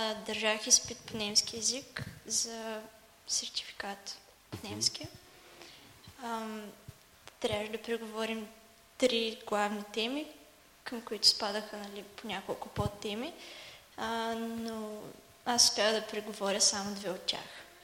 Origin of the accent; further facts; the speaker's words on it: Dobrich, Dobrich Province, Bulgaria; Аз съм от Добрич. Завърших езикова гимназия с профил немски език.